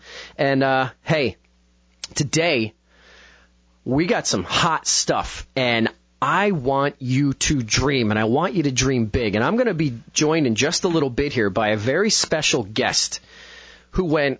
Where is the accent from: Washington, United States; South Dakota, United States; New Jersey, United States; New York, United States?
New Jersey, United States; was the little boy who was growing up in North Jersey who was enamored with radio